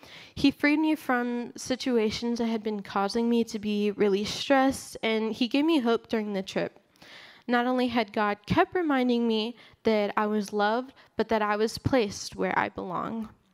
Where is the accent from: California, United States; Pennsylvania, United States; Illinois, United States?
Illinois, United States; Chicago; I'm not quite a fan of the cold, despite growing up in Chicago.